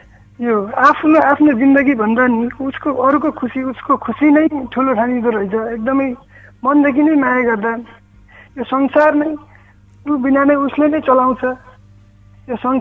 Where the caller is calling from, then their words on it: Darna, Sudurpashchim Province, Nepal; हजुर अछाम दर्ना।